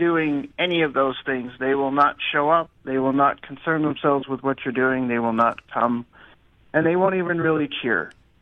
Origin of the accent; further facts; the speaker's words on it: East, United States; now in Los Angeles, United States; as you guys know, I'm from the East, but I live in LA now.